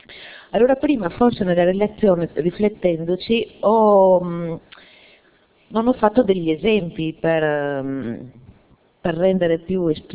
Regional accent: Rovereto, Trentino-Alto Adige, Italy; sono infermiera, sono di Rovereto.

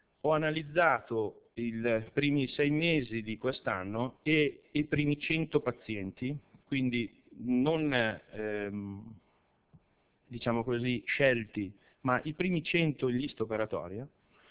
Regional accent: Pavia, Lombardy, Italy; Io vengo da Pavia, quindi Regione Lombardia

